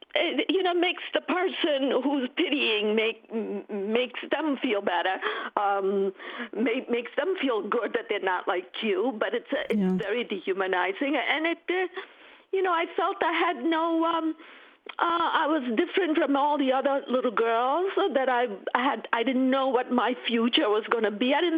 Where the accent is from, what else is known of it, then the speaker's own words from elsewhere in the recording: Italy; English is a second language; since I'm from Italy, it seemed like the natural thing to do, to teach Italian.